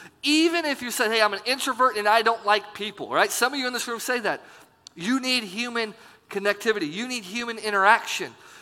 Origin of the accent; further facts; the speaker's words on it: Illinois, United States; now in Indiana, United States; Like, I'm from Illinois, small town Illinois. I live in small town Indiana now.